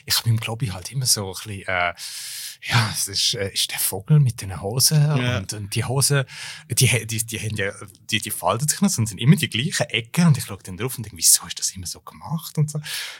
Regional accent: Graubünden, Switzerland; Und es ist aus meiner Heimatregion Graubünden

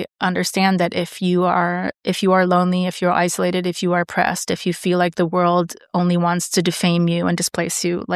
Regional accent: New York, United States; now in Berlin, Germany; just because I'm a New Yorker and therapy is like a purse.

